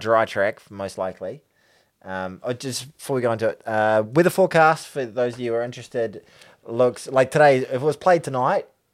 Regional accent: New Zealand; I'm a New Zealander.

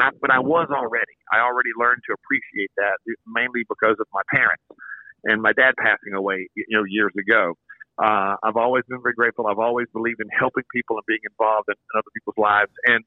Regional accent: Louisiana, United States; I grew up in Louisiana.

